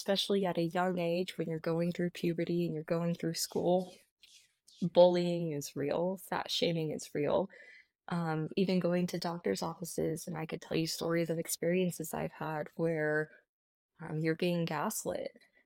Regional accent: Midwest, United States; I'm going to be 37 this year, and I was born and raised in the Midwest to my parents who were very young.

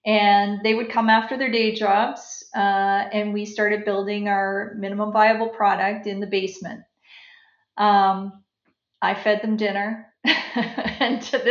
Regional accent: Ontario, Canada; also born or lived in Ottawa; now in Saint John, Canada; I was born in Ottawa. I grew up in Southern Ontario. I've spent my adult life in St. John, New Brunswick.

